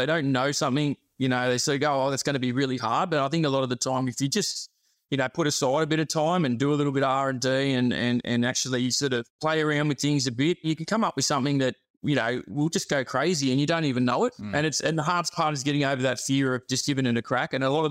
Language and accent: English; Australia; So like I grew up in the Western suburbs, you know, obviously Aussie background. My dad's, you know, Australian butcher, we're, you know, fourth generation.